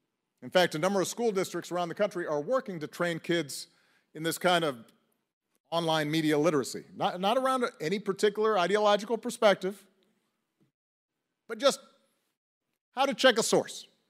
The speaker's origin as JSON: {"language": "English", "town": "Chicago", "region": "Illinois", "country": "United States", "tie": "born or raised there", "said": "my hometown of Chicago"}